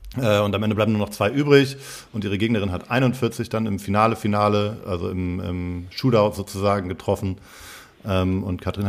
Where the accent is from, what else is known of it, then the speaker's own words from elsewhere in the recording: Schleswig-Holstein, Germany; da ist deutscher Vizemeister jemand von Blau-Weiß Neumünster geworden. So kommt bei mir um die Ecke, wo ich herkomme.